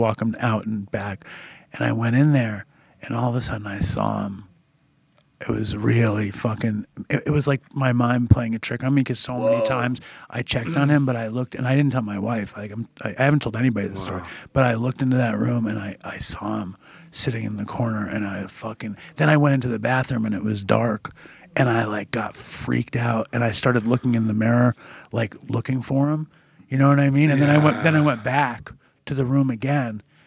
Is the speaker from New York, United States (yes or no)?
yes; Manhattan, New York, United States; I grew up in Manhattan. I shouldn't even be driving now.